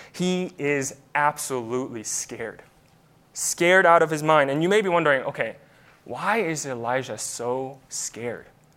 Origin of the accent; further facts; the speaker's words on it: South Korea; growing up in Korea where bullying was quite common